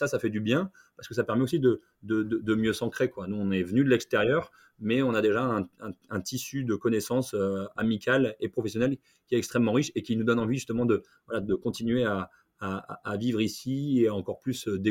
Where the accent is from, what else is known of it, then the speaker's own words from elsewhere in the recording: Lille, Hauts-de-France, France; je viens de Lille. Donc à Lille, on est quand même assez connu et réputé, les ch'tis, pour être accueillant.